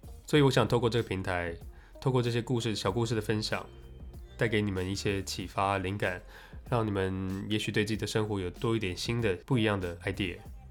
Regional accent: Hsinchu, Taiwan; moved away as an adult; also born or lived in Taipei / Shanghai; 首先我是一个土生土长的台湾人，故乡在新竹。大学毕业后，我也在台北工作了一阵子，之后有机会到了上海，也在那边住了几年。

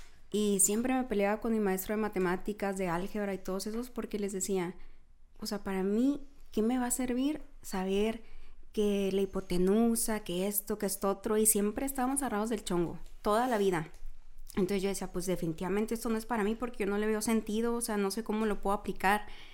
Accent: Navojoa, Sonora, Mexico; yo casi siempre digo, soy de Sonora, no digo de Navojoa

